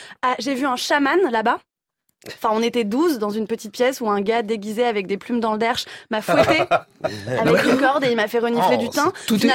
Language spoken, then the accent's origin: French; Paris, Île-de-France, France; en tant que bonne parisienne et donc pigeonne